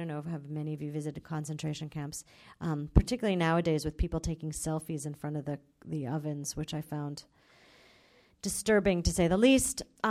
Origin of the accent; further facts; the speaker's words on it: United States; And I very loudly, because I am American, said, "Yes, yes, I am a Jew."